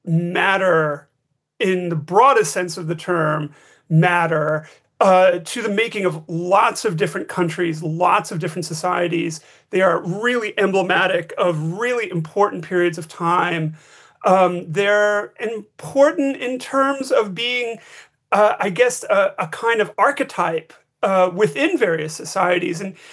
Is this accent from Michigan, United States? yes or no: no; New York City, New York, United States; now in California, United States; so it's not just the fact that I come from New York, although I've lived more than half of my life here in California, but it's the fact that it's a big part of the place, the neighborhood where my family's from, where I grew up